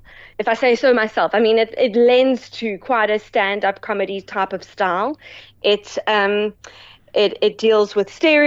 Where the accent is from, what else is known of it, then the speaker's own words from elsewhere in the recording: Johannesburg, Gauteng, South Africa; Also coming now to Joburg, I'm originally from Joburg, so a lot of my old contemporaries, my family friends, my granny's friends